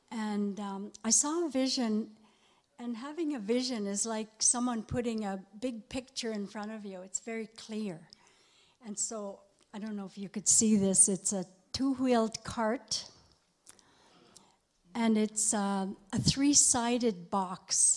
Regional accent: Merritt, British Columbia, Canada; I'm a residential school survivor, and I come from the Joyaska Indian Reserve near Merritt, BC.

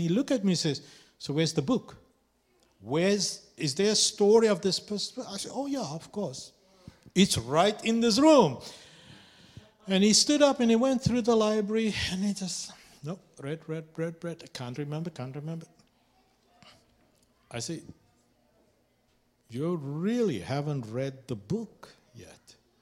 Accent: South Africa; And I, as a South African, I always have the, you know, the book of Nelson Mandela with me

